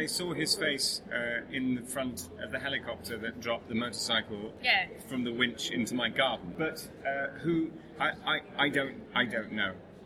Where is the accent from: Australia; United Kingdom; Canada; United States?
United Kingdom; London; And you say, oh, I'm from London. And they say, oh, you're from London.